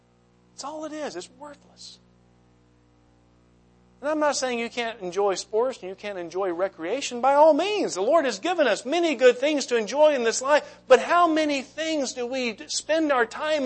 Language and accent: English; Alabama, United States; I grew up in Alabama. I went to the University of Alabama, so I am a football fan.